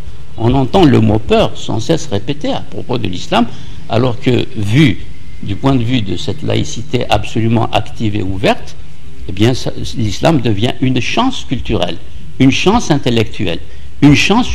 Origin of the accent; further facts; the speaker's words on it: Algeria; C'est banal puisque j'ai grandi dans l'Algérie coloniale.